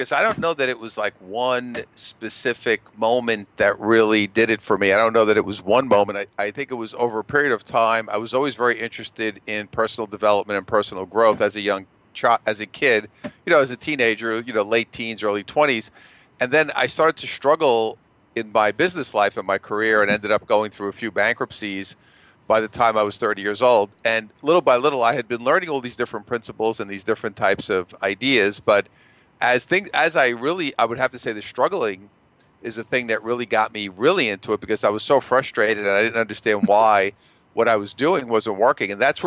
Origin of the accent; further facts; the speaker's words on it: Brooklyn, New York, United States; Well, I'm originally from Brooklyn. My dad was a cop who became a narcotics detective.